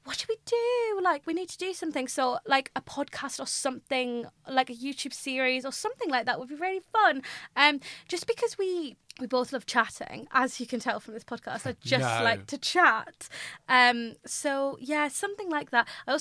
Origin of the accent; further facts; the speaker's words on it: North East England, United Kingdom; accent: Mackem; said in my Macam accent, I do have a T in my name.